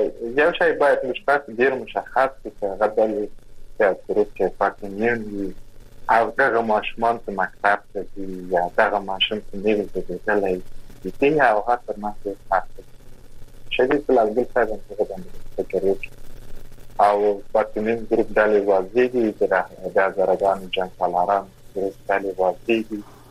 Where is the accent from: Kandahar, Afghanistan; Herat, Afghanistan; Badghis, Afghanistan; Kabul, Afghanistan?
Kandahar, Afghanistan; لکه موږ د کندهار یو